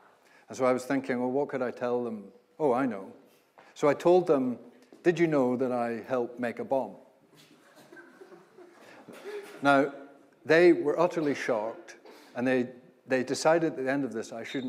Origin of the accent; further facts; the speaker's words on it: Belfast, Northern Ireland, United Kingdom; I was 13 years old. I grew up in Belfast, Northern Ireland.